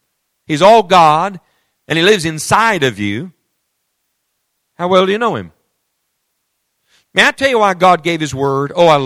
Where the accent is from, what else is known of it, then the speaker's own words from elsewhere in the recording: West Virginia, United States; And I'm from West Virginia. And we met in school.